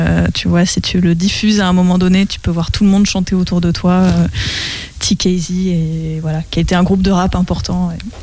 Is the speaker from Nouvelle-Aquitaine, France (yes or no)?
no; Les Mureaux, Île-de-France, France; la grande banlieue. Ouais, c'est à 40 km à peu près de Paris, entre Poissy et Cergy, ça s'appelle Les Mureaux, ma ville natale. C'est une ambiance avec beaucoup de... pas mal de bitume, quand même.